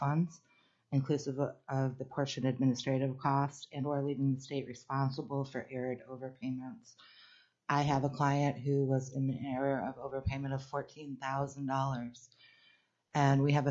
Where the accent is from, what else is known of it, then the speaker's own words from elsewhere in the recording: Anchorage, Alaska, United States; I'm from Anchorage.